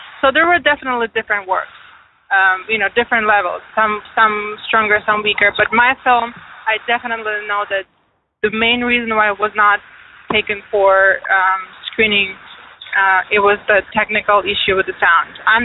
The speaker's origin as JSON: {"language": "English", "country": "Ukraine", "said": "Yes, I am from Ukraine."}